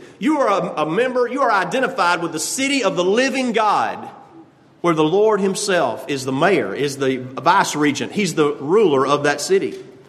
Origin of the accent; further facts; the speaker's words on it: Tuscaloosa, Alabama, United States; So I'm from Tuscaloosa. Well, what's there? Well, we have the University of Alabama.